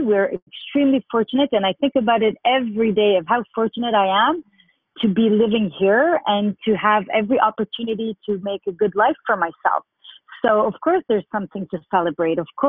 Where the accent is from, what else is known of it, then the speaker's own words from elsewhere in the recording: Lebanon; I have relived a lot of the things that I went through during my childhood, my teenage years, growing up in the Lebanese Civil War.